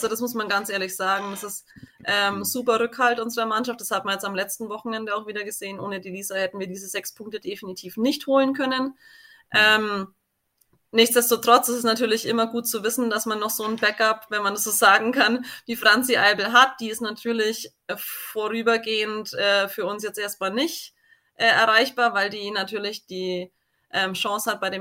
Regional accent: Bavaria, Germany; ich bin aus dem Landkreis Kulmbach.

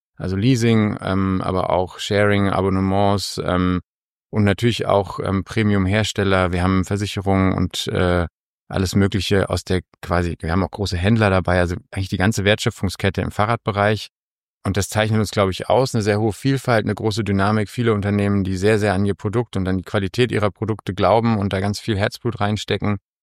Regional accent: Frankfurt am Main, Hesse, Germany; Es ist eine Familie aus Frankfurt gewesen, aus Frankfurt am Main, wo ich herkomme.

